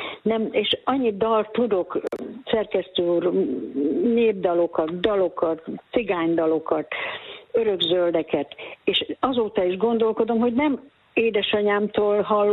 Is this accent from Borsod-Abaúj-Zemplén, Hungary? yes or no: yes; Ónga, Borsod-Abaúj-Zemplén, Hungary; Csak mi gyerekek, tanyavilágba születtem én, Ongához 4 kilométerre. És ott dalolgattunk, a rokonságot, az egész tanya rokonság volt